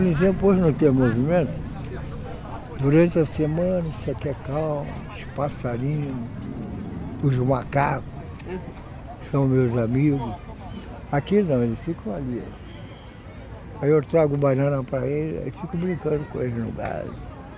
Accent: Salvador, Bahia, Brazil; now in Rio de Janeiro, Brazil; Aí a Bahia, sou de Salvador.

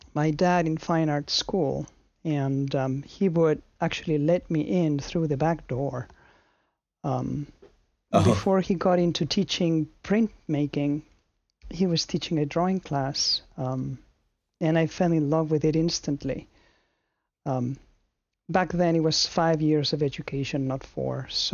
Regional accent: Madrid, Community of Madrid, Spain; I was born and raised in Spain, in Madrid

